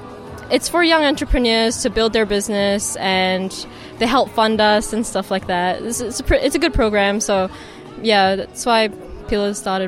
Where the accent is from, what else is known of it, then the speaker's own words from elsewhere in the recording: New Zealand; growing up in New Zealand, I didn't really have access to hijabs.